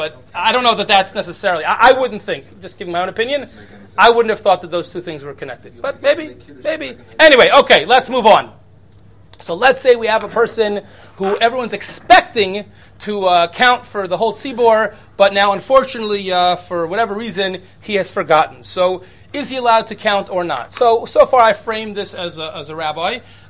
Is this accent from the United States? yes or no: yes; Cincinnati, Ohio, United States; especially as a kid growing up in Cincinnati, Ohio.